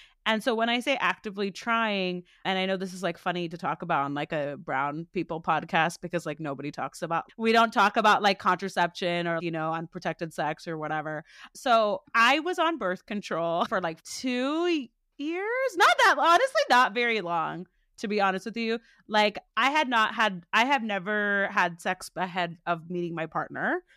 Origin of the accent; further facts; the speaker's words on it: United States; I am Malayali American. I also identify as a Christian.